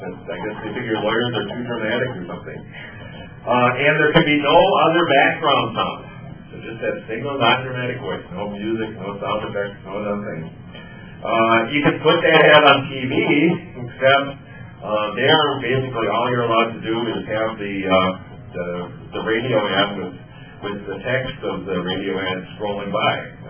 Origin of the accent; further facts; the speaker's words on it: Iowa, United States; born there; So I was born here in Iowa.